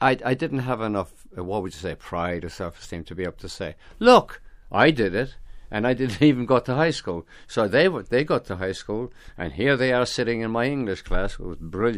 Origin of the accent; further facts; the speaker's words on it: Ireland; And then, no, I'm Irish.